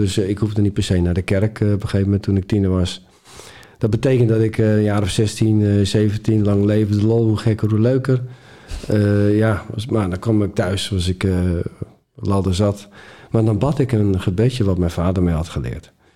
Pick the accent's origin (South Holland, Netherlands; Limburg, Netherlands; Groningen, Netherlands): South Holland, Netherlands; Boskoop; hieraan vooraf ging dat ik ben opgegroeid, geboren in Boskoop.